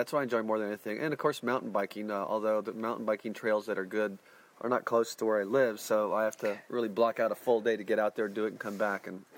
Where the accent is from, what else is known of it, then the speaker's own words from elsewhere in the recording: Dallas, Texas, United States; I was always into the outdoors growing up in Dallas